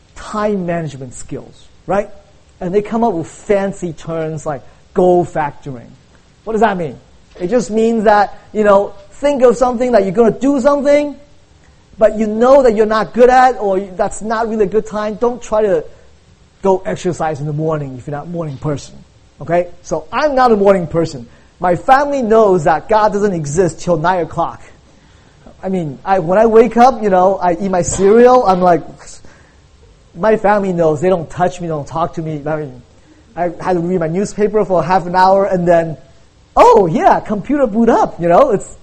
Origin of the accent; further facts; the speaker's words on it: Taiwan; But we grew up like in Taiwan for Chinese New Year.